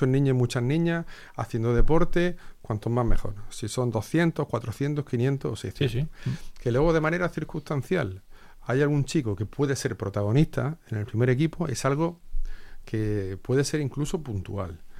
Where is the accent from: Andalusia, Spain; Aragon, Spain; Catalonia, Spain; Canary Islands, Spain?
Andalusia, Spain; Almería; Sí, yo al final soy de Almería.